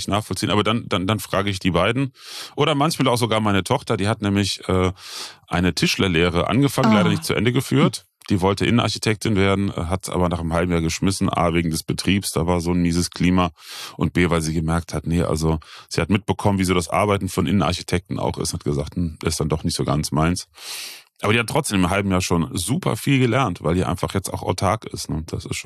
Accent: Bitburg, Rhineland-Palatinate, Germany; ich bin ja in der Eifel geboren, im schönen Bitburg

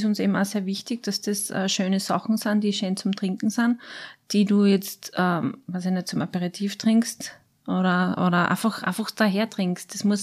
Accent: Styria, Austria; born or raised there

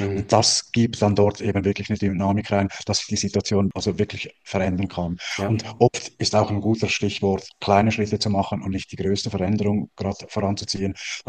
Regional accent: Switzerland; ich bin ja Schweizer

